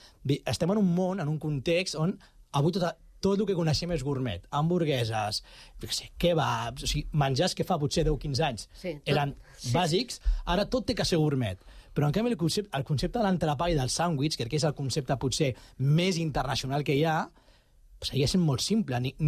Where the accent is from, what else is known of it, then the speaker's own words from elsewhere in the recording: Barcelona, Catalonia, Spain; Evidentment som de Barcelona nosaltres, vivim a Barcelona